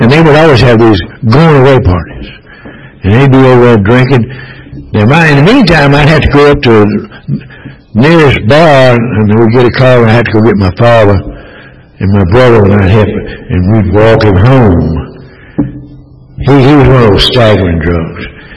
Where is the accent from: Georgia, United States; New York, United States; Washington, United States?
Georgia, United States; Atlanta; I was raised in Atlanta